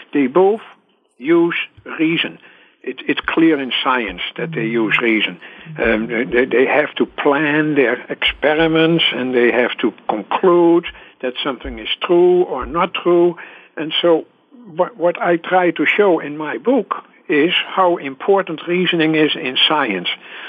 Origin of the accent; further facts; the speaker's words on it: Netherlands; I am from Holland, so I'm a little biased.